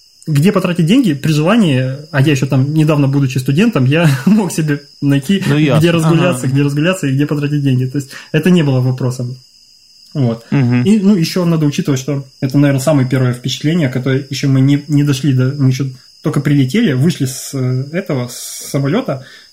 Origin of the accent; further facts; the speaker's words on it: Ukraine; так как я вырос в Украине, для меня поход в горы – это либо Крым, либо Карпаты.